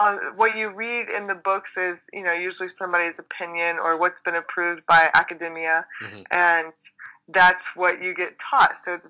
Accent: Texas, United States; I grew up in Texas, so my high school experience was very much that of Friday Night Lights.

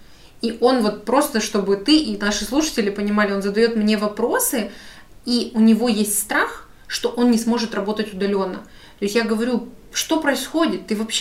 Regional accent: Khabarovsk, Khabarovsk Krai, Russia; так как я из Хабаровска

